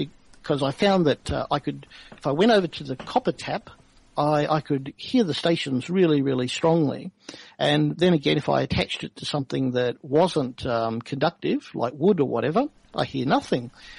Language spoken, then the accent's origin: English; Melbourne, Victoria, Australia; also born or lived in Perth; I was born in Melbourne when I was about 3 months old, went over to Perth with my parents, lived there for 10 years, and then we came back for family reasons back to Melbourne.